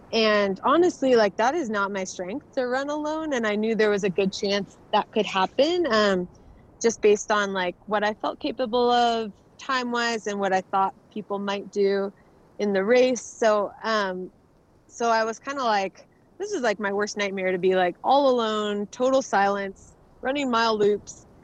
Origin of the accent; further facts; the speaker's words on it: Arizona, United States; I'm training for the marathon project here in my home state of Arizona.